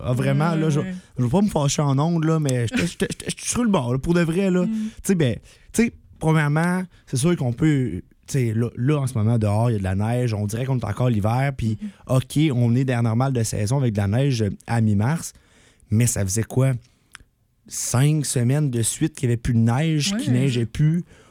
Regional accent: Drummondville, Quebec, Canada; Je viens de Drummondville, faut m'excuser.

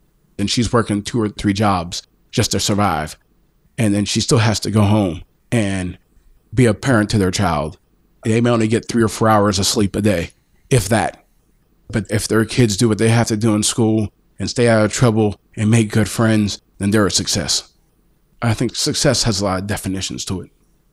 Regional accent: Penn Hills, Pennsylvania, United States; especially since I grew up right here in the Penn Hills YMCA.

